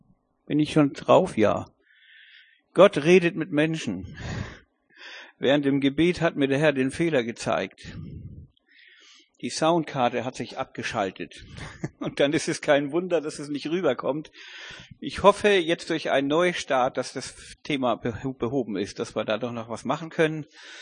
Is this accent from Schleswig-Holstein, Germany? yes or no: yes; Flintbek, Schleswig-Holstein, Germany; ich bin in Flintbek aufgewachsen